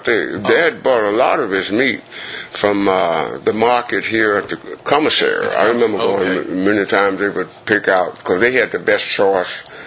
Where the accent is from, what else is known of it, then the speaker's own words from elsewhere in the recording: Davao, Davao Region, Philippines; born there; This was before I was born. So I was born in Davao.